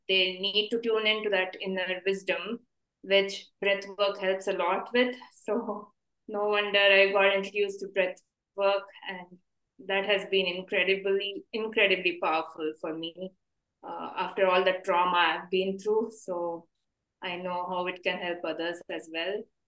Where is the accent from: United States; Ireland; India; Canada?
India; I had to make that hard decision to come back to my home country, India